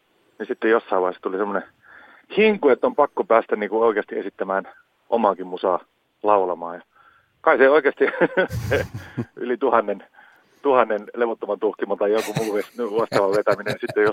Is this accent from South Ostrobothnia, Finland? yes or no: yes; Lappajärvi, South Ostrobothnia, Finland; now in Helsinki, Finland; joka mä oon Lappajärveltä alun perin lähtöisin ja asunut yli 20 vuotta jo Helsingissä